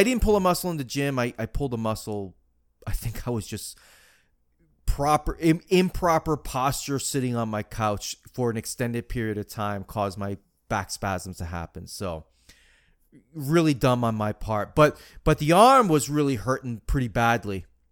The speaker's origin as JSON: {"language": "English", "town": "Marianna", "region": "Florida", "country": "United States", "tie": "born or raised there", "said": "that Z-Kuro Academy in Mariana, Florida, my hometown. It's beautiful up here, by the way."}